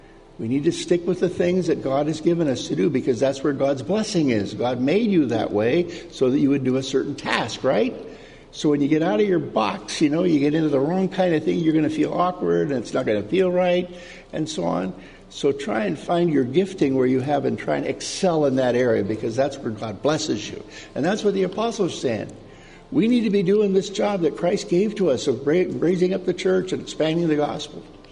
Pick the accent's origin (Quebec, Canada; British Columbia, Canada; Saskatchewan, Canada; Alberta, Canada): Alberta, Canada; And I'm from Alberta.